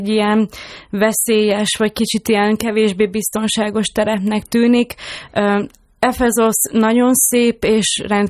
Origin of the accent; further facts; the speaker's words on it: Hungary; alapvetően én egy európai vagy egy magyar lány vagyok közöttük